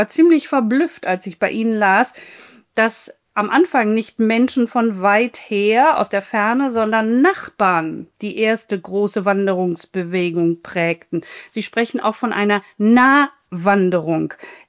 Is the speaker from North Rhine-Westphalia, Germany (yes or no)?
yes; North Rhine-Westphalia, Germany; Ich komme fast aus dem Ruhrgebiet, nämlich ein bisschen nördlich von Hamm.